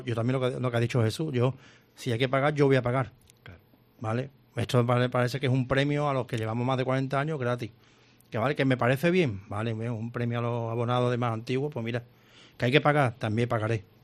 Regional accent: Cádiz, Andalusia, Spain; yo vivía en Cádiz Centro, de chico, ¿vale? Yo me crié en Cádiz Centro, detrás del Hospital de Mora, la calle Guatemala.

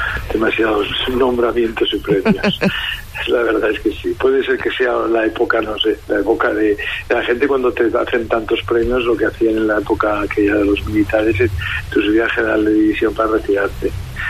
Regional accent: Balearic Islands, Spain; me considero muy mallorquín, cada vez me considero más mallorquín

